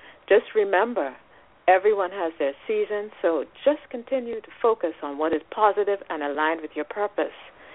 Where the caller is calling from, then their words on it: Bahamas; I'm calling from the Bahamas, but I do work in the U.S.